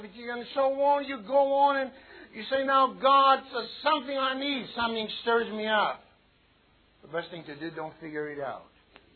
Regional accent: Greece; first language Greek; English is a second language; I have to use it because my mother language. I read in Greek and then I go to English.

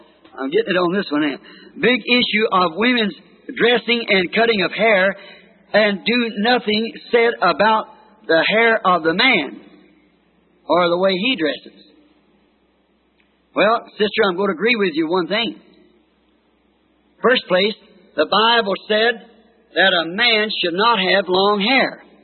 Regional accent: Kentucky, United States; born there; I couldn't help because I was born in Kentucky. I went down there to school

